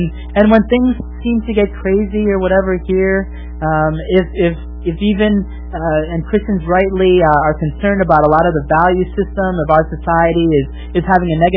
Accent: United States; just as I, as an American, had different values as a Singaporean

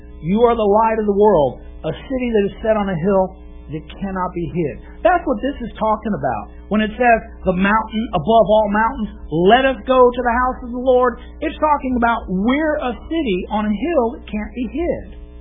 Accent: Alaska, United States; born there; I'm an American, born in Alaska.

